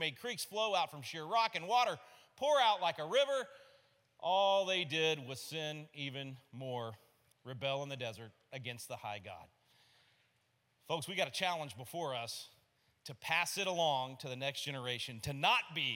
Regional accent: Austin, Texas, United States; This might make you nervous since I'm from Austin, Texas

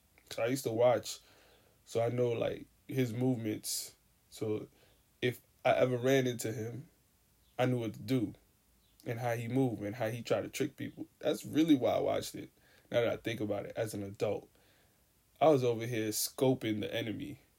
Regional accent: Brooklyn, New York, United States; And I'm from Brooklyn. I was terrified of getting stabbed up.

